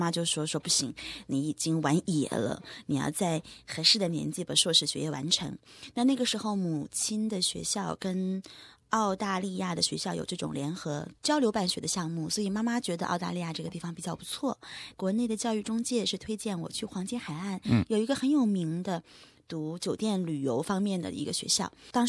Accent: Changchun, Jilin, China; moved away as an adult; also born or lived in Greece / Shenzhen; now in Melbourne, Australia; 我老家是中国东北长春人，地道的北方人，来到墨尔本读我的硕士学业是在2005年的8月份。

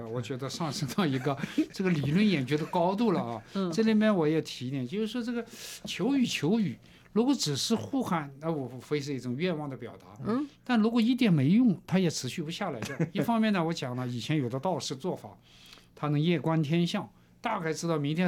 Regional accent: China

